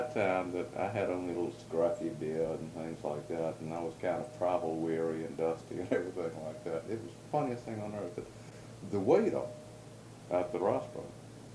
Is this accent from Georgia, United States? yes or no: yes; Augusta, Georgia, United States; I am from Augusta, Georgia, and I speak almost as good English as y'all do.